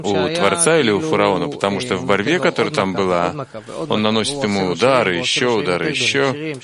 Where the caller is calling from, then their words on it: Jerusalem, Jerusalem District, Israel; Я из Иерусалима.